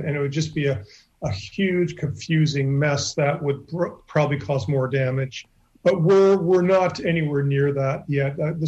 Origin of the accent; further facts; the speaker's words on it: Canada; You know, I'm Canadian. You know, we have national health in Canada.